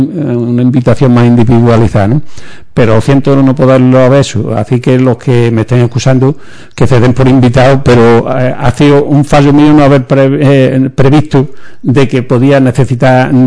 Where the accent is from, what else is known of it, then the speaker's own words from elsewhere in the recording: Ubrique, Andalusia, Spain; el desnudo, creo que es este de mi pueblo, ¿no?